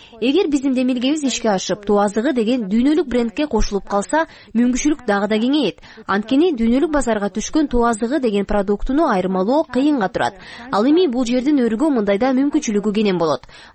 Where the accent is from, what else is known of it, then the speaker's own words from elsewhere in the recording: Mongolia; Мен өзүм Монголиядан келгем.